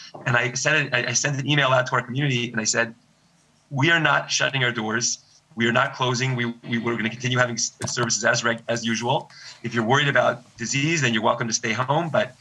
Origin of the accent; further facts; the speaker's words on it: California, United States; I'm from the San Fernando Valley. I grew up there.